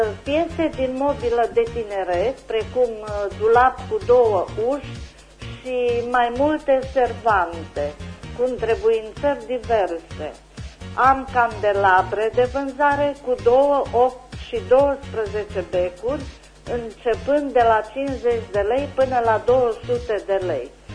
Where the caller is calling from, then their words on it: Anina, Caraș-Severin, Romania; sunt din Anima